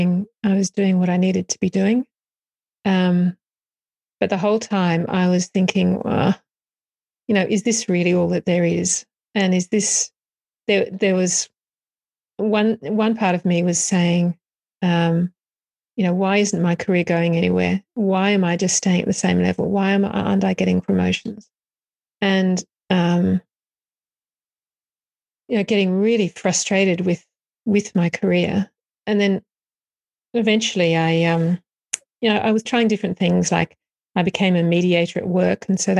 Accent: Sydney, New South Wales, Australia; moved away as an adult; turned 54, so you know a lot of things has happened in 54 years. I was born in Sydney, in Australia, and I went to school in Sydney.

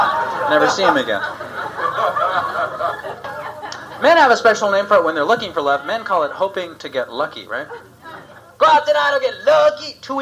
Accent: San Pedro, California, United States; I come from San Pedro, California.

